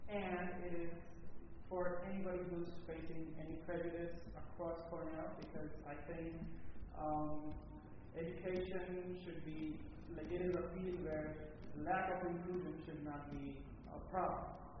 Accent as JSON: {"language": "English", "country": "India", "moved": "as an adult", "lives_now": "United States", "said": "I was practicing as a dentist for a year back in India"}